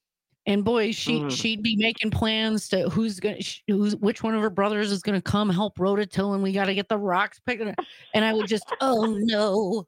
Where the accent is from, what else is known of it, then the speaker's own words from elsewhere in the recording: Wisconsin, United States; you're never going to miss the fact that I'm from Wisconsin when I tell people